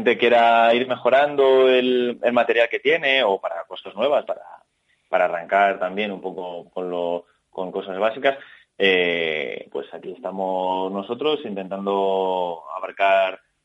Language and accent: Spanish; Valencia, Valencian Community, Spain; Yo hice una pequeña por la zona de donde soy yo, de Valencia